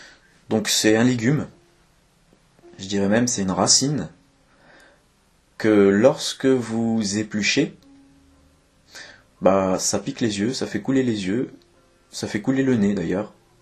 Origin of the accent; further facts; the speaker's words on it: Grand Est, France; vous êtes rentré chez nous en Moselle-Est, où il fait bien froid